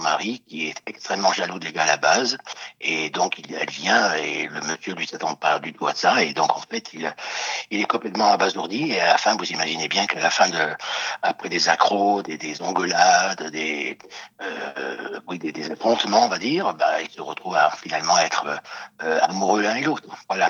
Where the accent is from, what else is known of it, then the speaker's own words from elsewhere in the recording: Marseille, Provence-Alpes-Côte d'Azur, France; puisqu'on est originaire de Marseille